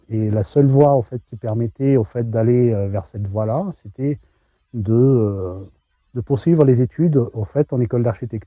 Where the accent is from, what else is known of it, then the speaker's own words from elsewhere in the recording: Madagascar; moved away as an adult; now in France; Oui, je suis né à Madagascar. J'ai fait toute ma scolarité de la maternelle jusqu'au terminal, au fait, à Madagascar.